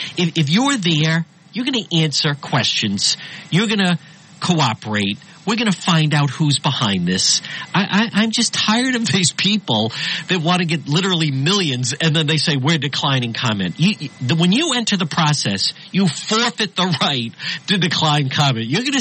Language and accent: English; Rhode Island, United States; I grew up in Rhode Island.